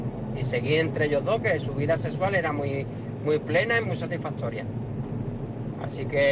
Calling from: Cádiz, Andalusia, Spain; de Cádiz.

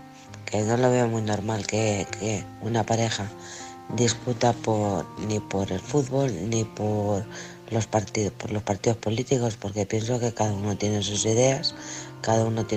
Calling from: Alcorcón, Community of Madrid, Spain; del Alcorcón.

